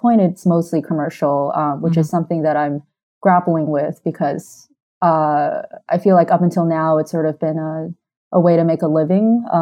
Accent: California, United States; I had a pretty positive experience with friends and growing up in California.

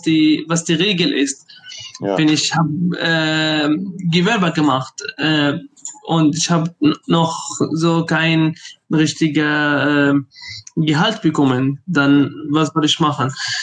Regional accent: Aleppo, Aleppo Governorate, Syria; German is a second language; ich komme aus Aleppo, genau, das ist ein so reicher Stadt, gibt es ganz viel Handel.

